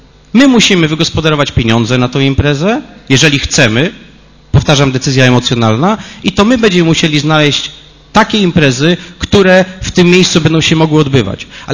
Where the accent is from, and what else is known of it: Poznań, Greater Poland Voivodeship, Poland